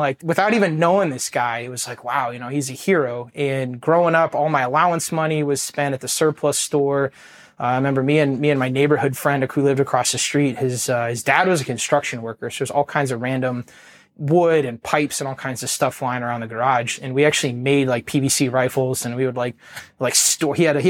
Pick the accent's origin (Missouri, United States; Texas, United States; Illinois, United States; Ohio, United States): Ohio, United States; Worthington; So I was born and raised in Ohio. I grew up in a suburb of Columbus called Worthington.